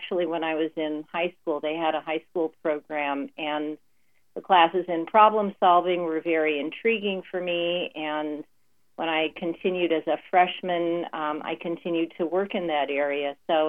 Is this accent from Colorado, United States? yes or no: no; Los Angeles, California, United States; Yeah, pretty much. I was born in Los Angeles. I'm a second generation Armenian American.